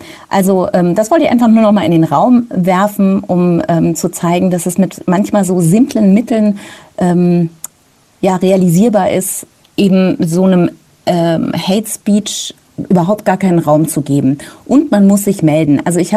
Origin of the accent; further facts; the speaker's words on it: Bad Hersfeld, Hesse, Germany; ich komme aus der Stadt Bad Hersfeld